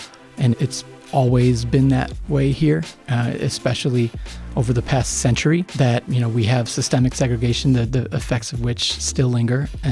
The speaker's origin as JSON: {"language": "English", "town": "Kenmore", "region": "New York", "country": "United States", "tie": "born or raised there", "said": "You know, I'm a fourth generation Buffalonian. I was raised in Kenmore because of no residency requirement. I'm a son of a firefighter, Buffalo firefighter, but born here, raised nearby."}